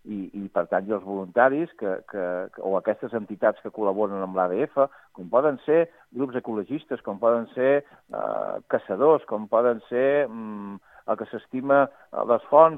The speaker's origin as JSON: {"language": "Catalan", "region": "Catalonia", "country": "Spain", "said": "i jo soc del Penedès"}